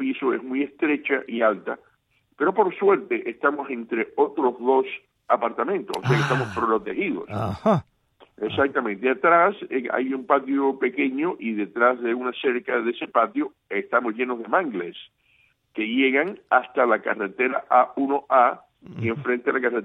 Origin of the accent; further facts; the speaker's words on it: Cárdenas, Matanzas, Cuba; also born or lived in New Jersey; now in United States; yo soy oriundo de Cárdenas. Ajá. Cárdenas y Varadero, y cuando vine para los Estados Unidos en el 1964, pues extrañé muchísimo mi esquinita mágica del Caribe